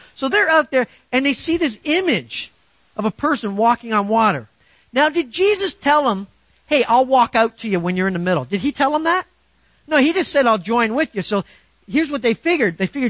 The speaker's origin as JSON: {"language": "English", "country": "Canada", "said": "Well, for me as a Canadian, pretty often, because there's ice, a lot of ice."}